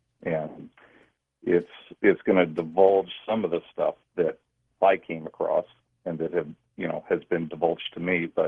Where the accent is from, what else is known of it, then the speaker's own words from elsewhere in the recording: Tucson, Arizona, United States; born there; I was born in Tucson, Arizona.